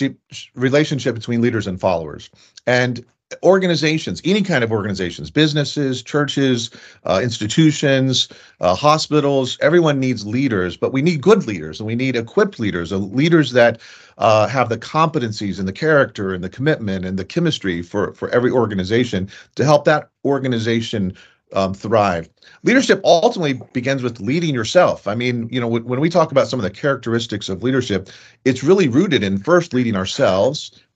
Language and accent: English; Ohio, United States; Well, I actually grew up in Southwest Ohio. I grew up just outside of Dayton, which isn't too far from Cedarville.